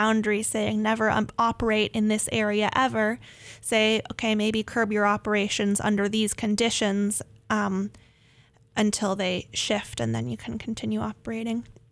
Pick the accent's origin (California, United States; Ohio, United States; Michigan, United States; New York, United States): California, United States; I grew up in Northern California near the coast, and my parents are also both very much ocean people